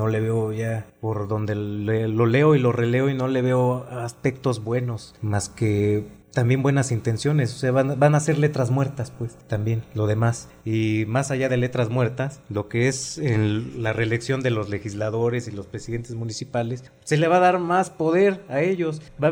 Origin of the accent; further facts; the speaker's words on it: Mexico; son de las pocas tradiciones que tenemos, pocas cosas que nos caracterizan como mexicanos